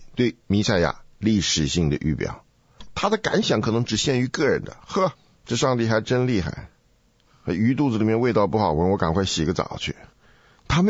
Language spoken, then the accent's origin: Chinese; China; 因为我是个中国人呢、啊，这个东西不在我的历史传统里面的